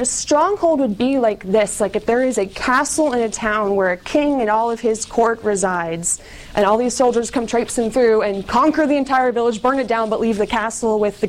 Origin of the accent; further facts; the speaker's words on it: United States; The first one is I'm from America. You'll get over it. It'll be all right.